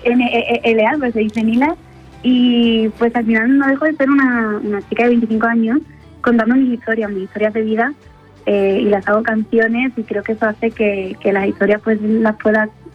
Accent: Jaén, Andalusia, Spain; Yo soy de Jaén, de Andalucía, en España

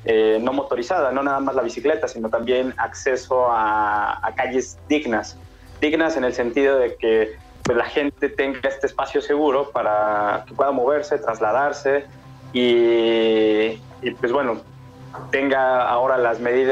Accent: Mexico; ciudades que nosotros tenemos muy en nuestra imagen colectiva como mexicanos

